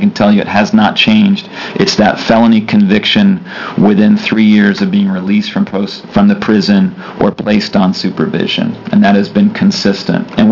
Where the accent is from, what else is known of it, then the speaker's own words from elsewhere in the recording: Grants Pass, Oregon, United States; there's not the revenue that the county would have had from logging receipts in my hometown in Grants Pass